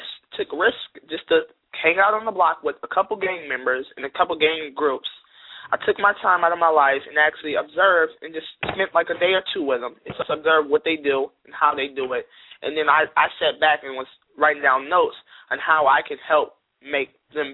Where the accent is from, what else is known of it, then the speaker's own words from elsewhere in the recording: Minneapolis, Minnesota, United States; Well, I feel, as being a youth growing up in North Minneapolis, I see a big gap in teens right about now